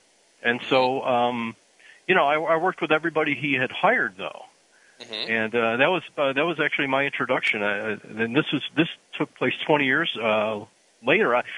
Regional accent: Depew, New York, United States; I grew up in a suburb of Buffalo, New York, called Depew, New York.

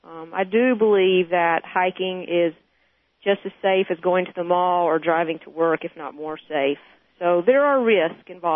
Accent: the South, United States; I really, you know, as a Southerner, the stories are often told of supernatural and unexplained events, so I do have that background.

